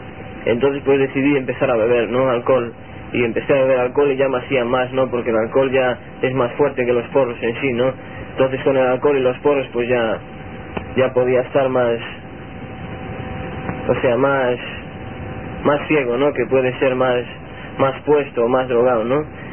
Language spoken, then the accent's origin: Spanish; Spain; soy un joven que tengo 19 años y soy de España. Yo nací en un hogar normal, un hogar de obreros